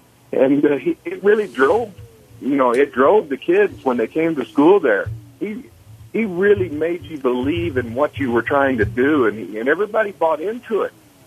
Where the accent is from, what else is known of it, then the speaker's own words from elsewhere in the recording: Texas, United States; I'm kind of prejudiced toward the state of Texas, growing up in Texas, and being from Texas, but.